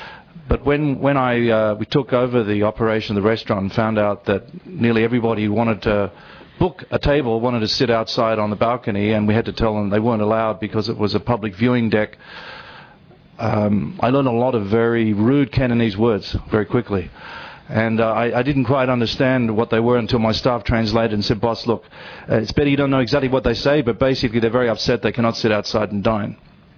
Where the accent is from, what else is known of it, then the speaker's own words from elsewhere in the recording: Sydney, New South Wales, Australia; moved away as an adult; now in Hong Kong; I've been in Hong Kong nearly 30 years, and I was from Sydney originally.